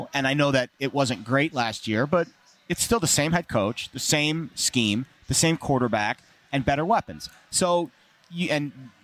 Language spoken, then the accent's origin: English; East Coast, United States; I grew up on the East Coast. 80 degrees on the East Coast.